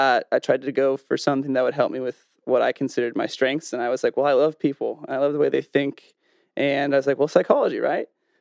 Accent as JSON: {"language": "English", "town": "Grants Pass", "region": "Oregon", "country": "United States", "tie": "born or raised there", "said": "So, I'm actually like born and raised down here in Southern Oregon. I spent the first 10 years of my life living here in GP."}